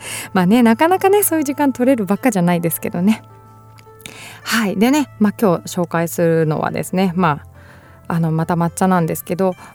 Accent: Shizuoka, Japan; 第2火曜日は地元静岡の、まあ、浜松にある

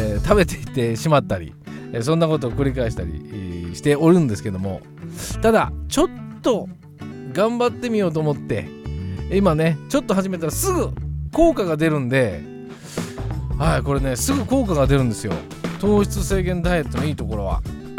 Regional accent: Kansai, Japan; 私関西出身なんですけど

